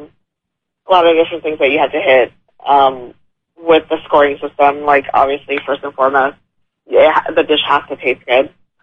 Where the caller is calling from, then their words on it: New Orleans, Louisiana, United States; In New Orleans right now.